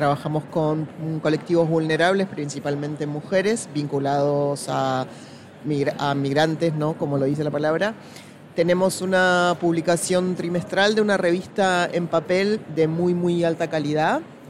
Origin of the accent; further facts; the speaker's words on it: Lomas de Zamora, Buenos Aires Province, Argentina; born there; En una localidad de la provincia de Buenos Aires donde nací, en Argentina, que se llama Lomas de Zamora